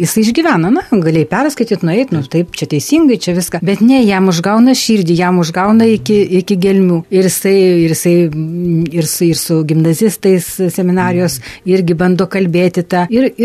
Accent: Dzūkija, Lithuania; Taigi jie dzūkai, aš pats dzūkas

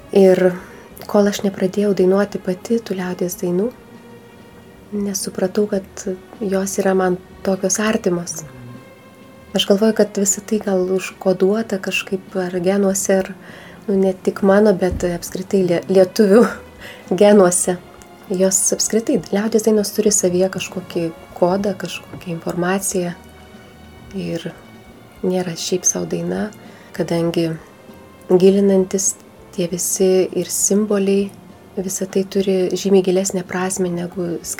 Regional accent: Alytus, Alytus County, Lithuania; accent: Dzūkian; Nors aš laikau save dzūkę, kadangi gimiau, augau Alytuje ir tą tarmę girdėjau

